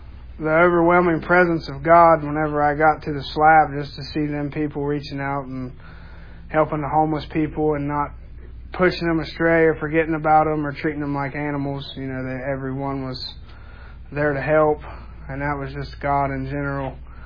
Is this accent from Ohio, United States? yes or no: yes; Jackson, Ohio, United States; I'm 27 from Jackson, Ohio. I was born and raised there. I come from a Christian background, was raised in church.